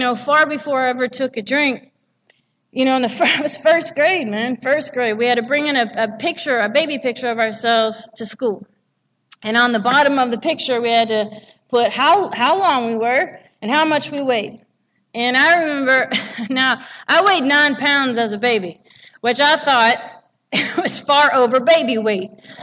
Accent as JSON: {"language": "English", "town": "Louisville", "region": "Kentucky", "country": "United States", "tie": "born or raised there", "said": "I grew up in Louisville, Kentucky, and I always say that for my fellow Kentucky people in here"}